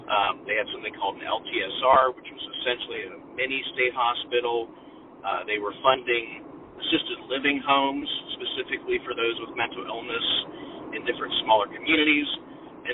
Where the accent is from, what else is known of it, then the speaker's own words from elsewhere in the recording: Pennsylvania, United States; I'm from Pennsylvania.